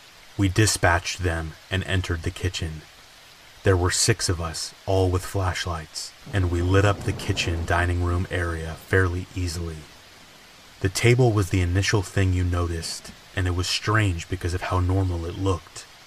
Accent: North Dakota, United States; I was born and raised in North Dakota. Back when I was in high school, a group of us would research murders that occurred out in the county.

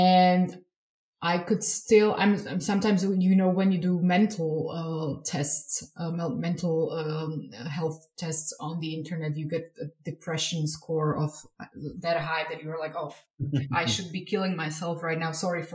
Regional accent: Slovakia; I come from Slovakia, and Slovakia is trying to run its own digital government

